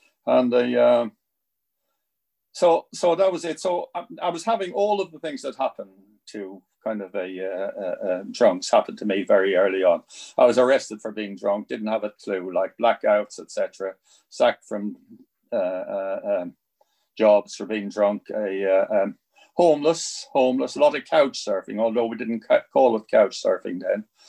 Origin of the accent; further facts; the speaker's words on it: Wexford, Leinster, Ireland; also born or lived in Dublin; As I was saying earlier, I come from Wexford, and I kind of went off to Dublin when I was 17.